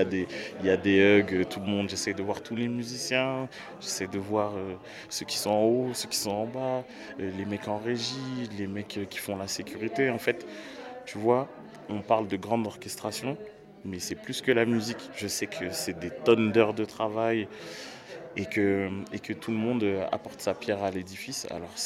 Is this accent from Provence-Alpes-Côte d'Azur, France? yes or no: no; Boulogne-Billancourt, Île-de-France, France; Je viens de Boulogne-Billancourt, donc forcément